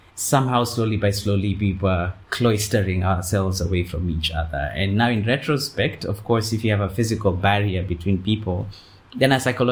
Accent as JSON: {"language": "English", "region": "Nairobi", "country": "Kenya", "tie": "born or raised there", "said": "I remember a Nairobi that's significantly different from the Nairobi we have now."}